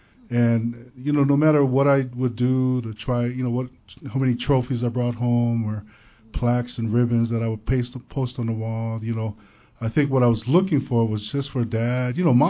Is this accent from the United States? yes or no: yes; Kalihi, Hawaii, United States; also born or lived in Samoa; I was born in Samoa, but I was raised here in Kuhia Park Terrace in beautiful Kalihi.